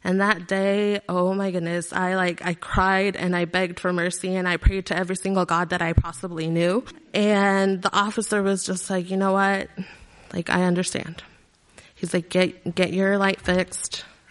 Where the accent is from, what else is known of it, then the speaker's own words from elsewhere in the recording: Mexico; now in United States; my passport or my matricula, showing my picture and that I was from Mexico.